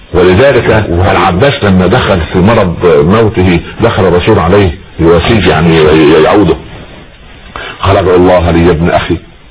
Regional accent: Egypt; عندنا في مصر مثال بيقول لك ايه،

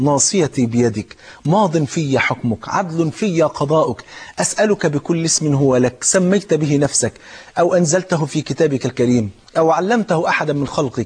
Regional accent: Egypt; احنا نفسنا كمصريين نفرح بقى

